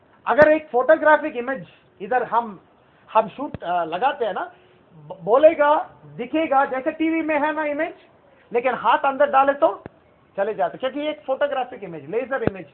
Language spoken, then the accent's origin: Hindi; Goa, India; मेरा गांव है गोवा